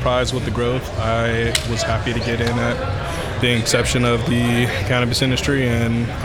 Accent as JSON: {"language": "English", "town": "Oakland", "region": "California", "country": "United States", "tie": "born or raised there", "said": "I'm from Oakland, California. I grew up here."}